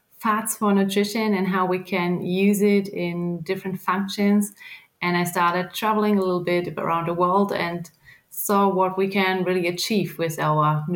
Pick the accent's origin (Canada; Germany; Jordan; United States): Germany; I'm from Germany.